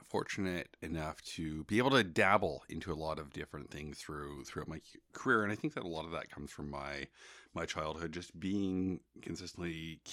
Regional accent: Toronto, Ontario, Canada; Well, I'm from Toronto, so I got to say the food.

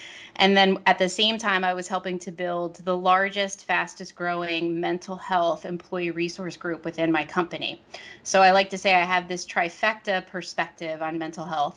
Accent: New Jersey, United States; So I live in New Jersey. I grew up here. It's my home state. I'm a Jersey girl.

